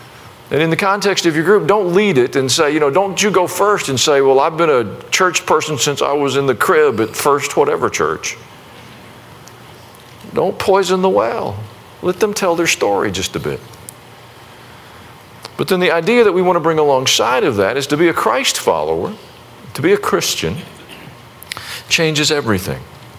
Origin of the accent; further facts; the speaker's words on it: the South, United States; I'm a Southerner.